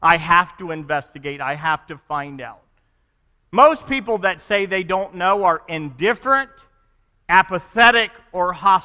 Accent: the South, United States; What if what I believe is only because I was born in America, in the South, to Christian parents?

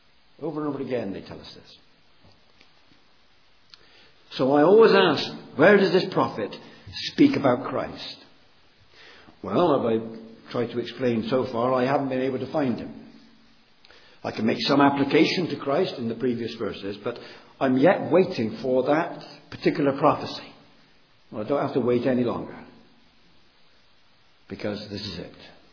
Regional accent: Bristol, South West England, United Kingdom; I come from Bristol, you see, and the word dap is a very potent word in the Bristol area, very local.

